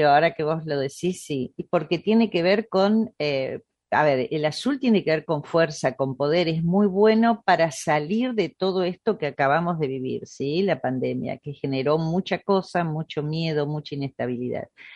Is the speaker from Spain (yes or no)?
no; Argentina; Nosotros aparte somos, los argentinos especialmente, somos muy amigueros, somos muy de agarrarnos, de abrazarnos